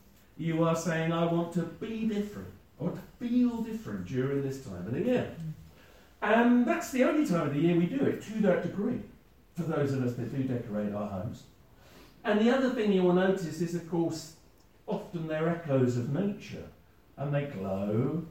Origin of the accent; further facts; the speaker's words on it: Lewes, South East England, United Kingdom; growing up in Lewes, with all the bonfire night